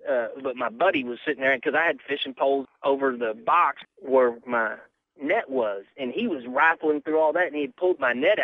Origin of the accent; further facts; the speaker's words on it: Texas, United States; I'm being from Texas. I knew there were some big striper lakes